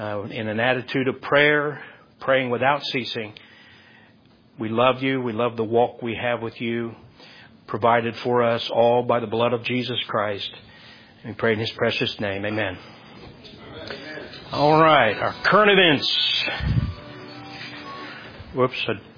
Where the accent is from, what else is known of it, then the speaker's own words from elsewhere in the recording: United States; I can freely state whatever I want to state because I'm an American.